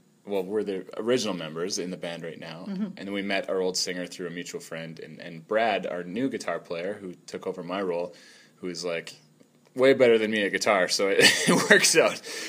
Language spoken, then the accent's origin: English; St. Albert, Alberta, Canada; Tyler and I had known each other from growing up in St. Albert and playing in bands